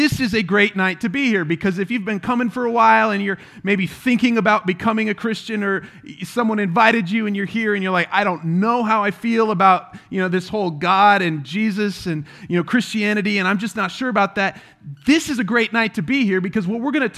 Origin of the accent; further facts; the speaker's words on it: United States; I mean, I'm an American. I pay my taxes.